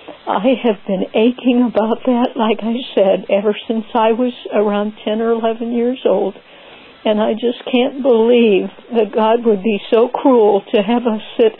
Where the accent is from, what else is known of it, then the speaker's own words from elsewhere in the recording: Georgia, United States; I'm from the North Georgia Mountains, and I have a question. I'm 73, I'm going to be 74 in August